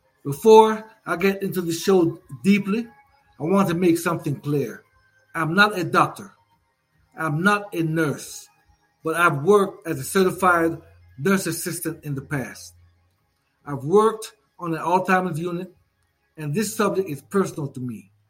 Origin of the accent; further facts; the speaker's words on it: Jamaica; born there; because I was born in Jamaica